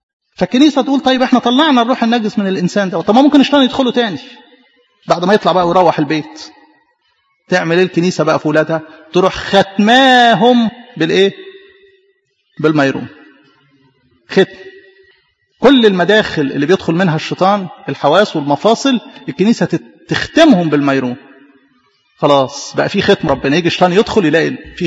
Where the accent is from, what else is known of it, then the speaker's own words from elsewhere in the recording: Egypt; إحنا مثلا كمصريين جدودنا إيه؟ جدودنا فرعنا